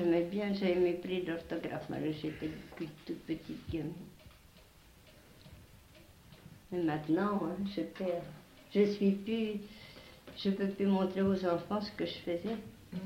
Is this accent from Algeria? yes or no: no; France; On est français, mais on ne sait pas bien s'expliquer.